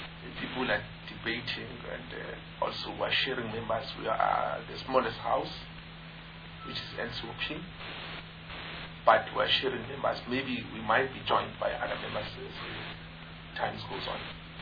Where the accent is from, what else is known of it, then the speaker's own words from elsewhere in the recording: Mpumalanga, South Africa; I'm originally from Mpumalanga province.